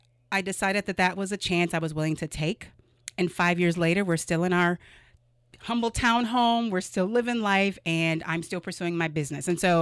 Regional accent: Minneapolis, Minnesota, United States; I am from the Twin Cities. I've known since I was 12 years old that I wanted to be an entrepreneur.

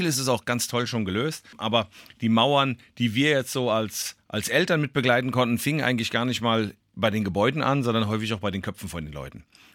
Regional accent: Erzhausen, Hesse, Germany; ich komme aus Erzhausen

